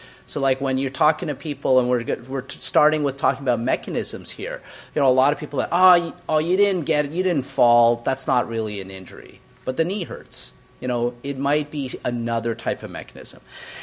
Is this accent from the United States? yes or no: no; Canada; I'm Canadian, and I am a primary care sports medicine physician